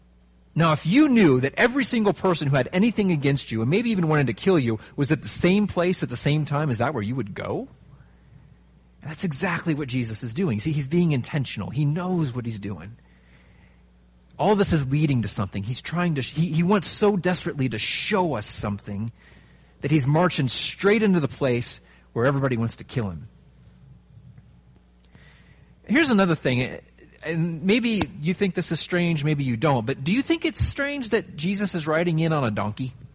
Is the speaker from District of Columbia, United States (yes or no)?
no; Ohio, United States; I remember growing up in Ohio, small town, right? Midwest.